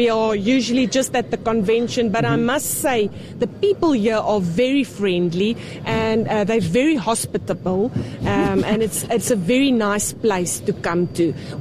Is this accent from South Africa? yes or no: yes; North West, South Africa; The northwest area, close to Botswana border.